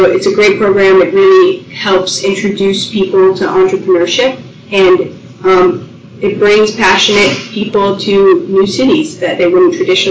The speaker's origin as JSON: {"language": "English", "town": "Newton", "region": "Massachusetts", "country": "United States", "said": "I'm from Newton, Massachusetts, and I went to Cornell University"}